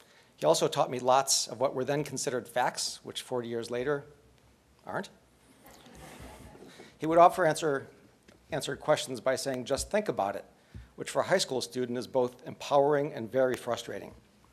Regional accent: Illinois, United States; the then junior senator from my home state of Illinois.

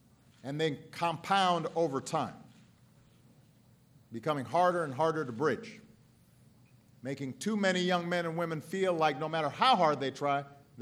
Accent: Chicago, Illinois, United States; in parts of my hometown in Chicago

